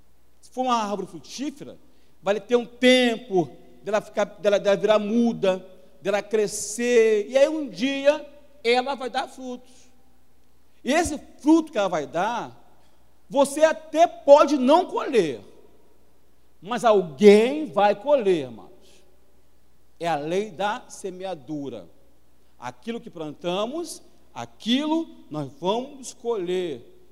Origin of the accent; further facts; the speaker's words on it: Nova Iguaçu, Rio de Janeiro, Brazil; now in Mesquita, Brazil; Hoje eu moro em Mesquita, mas eu nasci e me criei em Nova Iguaçu, no bairro K11.